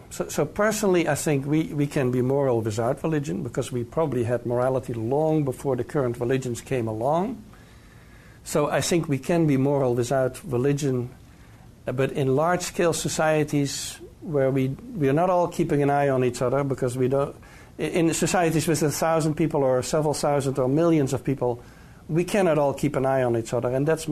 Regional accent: Netherlands; Now, in Northern Europe, I'm from the Netherlands

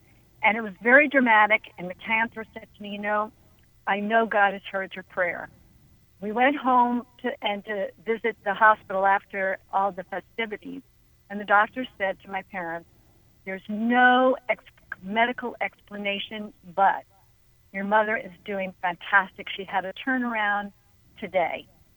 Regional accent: New York, United States; I am a Jewish believer, and oh, by the way, I am from New York

